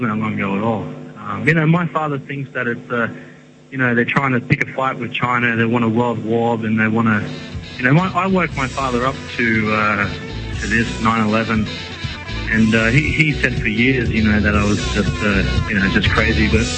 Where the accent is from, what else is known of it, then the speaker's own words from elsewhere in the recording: Australia; Well, I'm actually an Australian myself